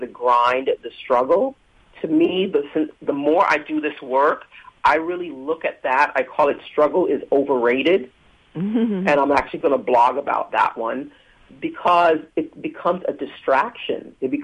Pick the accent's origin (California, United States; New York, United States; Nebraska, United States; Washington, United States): New York, United States; Brooklyn; Oh, I'm so excited to be back in Brooklyn. Mm-hmm. I grew up in Brooklyn, so I am super excited to launch the creation tour from Brooklyn.